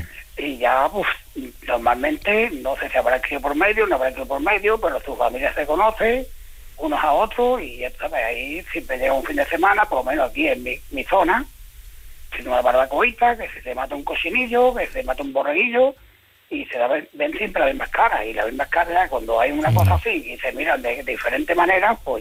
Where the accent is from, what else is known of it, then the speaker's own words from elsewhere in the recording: Conil de la Frontera, Andalusia, Spain; Yo, la edad que tengo 44 años, y yo he estado... Pues, yo soy de aquí, de un pueblo de Cádiz. Yo soy de Conil de la Frontera.